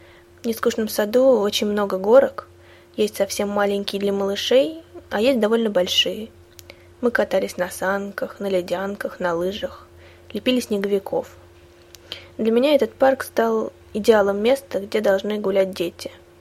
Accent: Moscow, Russia; Я родилась в Москве и все свое детство прожила около нескучного сада. Это большой парк, который находится на берегу Москвы-реки.

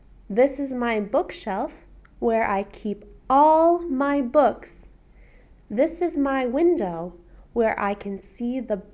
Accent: Michigan, United States; I am from the United States of America, from the state of Michigan.

